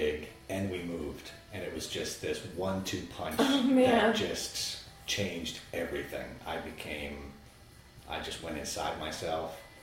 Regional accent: New Jersey, United States; New Jersey, yeah.

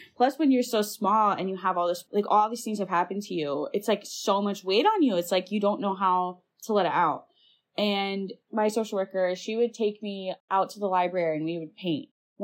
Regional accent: Michigan, United States; I'm from the Upper Peninsula, and I moved for the first time across the bridge.

